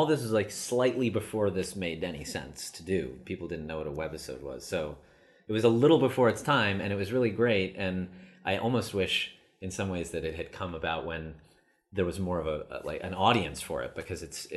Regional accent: Los Angeles, California, United States; My dad was in the Groundlings, so I grew up around that in Los Angeles and loved it

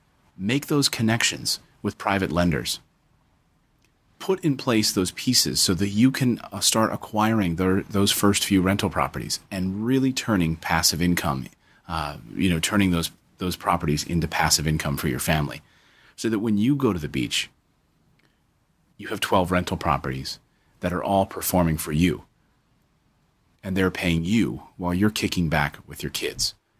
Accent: Reading, Pennsylvania, United States; I grew up in Reading, Pennsylvania.

